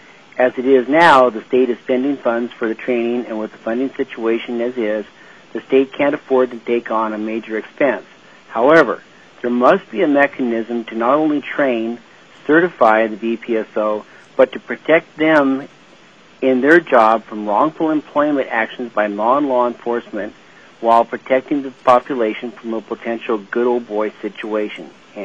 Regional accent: Lazy Mountain, Alaska, United States; I'm from Lazy Mountain.

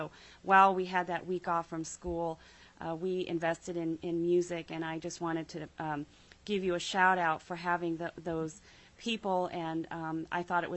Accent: Anchorage, Alaska, United States; I grew up in Anchorage, you know, right by West High School after the 64 quake

